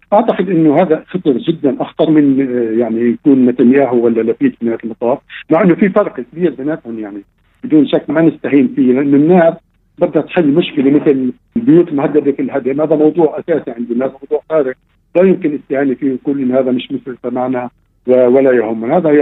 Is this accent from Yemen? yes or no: no; Palestine; المسار بالأساس المرجعي الداخلي كفلسطينيين